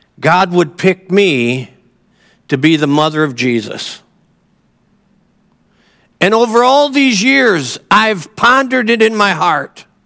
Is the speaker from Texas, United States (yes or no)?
no; Minnesota, United States; I grew up in Minnesota, and my mom and dad's family all lived in Indiana, and every Christmas we would get in a car and drive to Indiana.